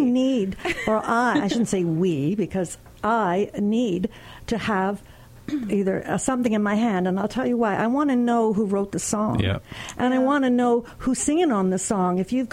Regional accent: Winnipeg, Manitoba, Canada; also born or lived in United Kingdom; Winnipeg is my hometown.

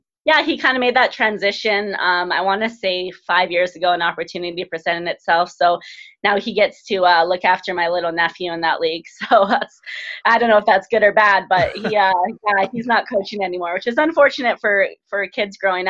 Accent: Lethbridge, Alberta, Canada; That little town of Lethbridge, you know, had some people go through

